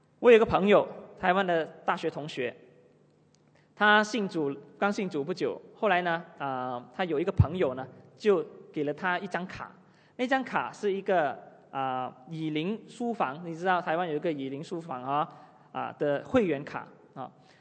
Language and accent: Chinese; Kuala Lumpur, Malaysia; 你知道我们吉隆坡人都有这种心态啊